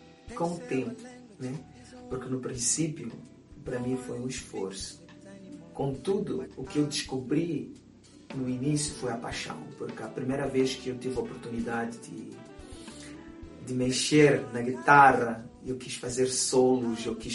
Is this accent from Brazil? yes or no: no; Mozambique; moved away; desde que saí de Moçambique, de uma certa forma, o tempo parou. Eu vivo de memórias, eu vivo de memórias de Moçambique.